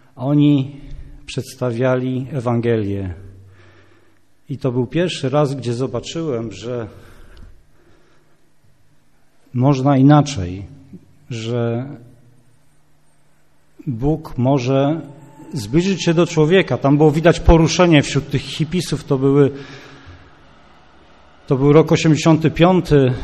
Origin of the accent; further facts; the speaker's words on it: Wąbrzeźno, Kuyavian-Pomeranian Voivodeship, Poland; Pochodzę z mojego miasteczka w województwie byłym toruńskim, Wąbrzeźno.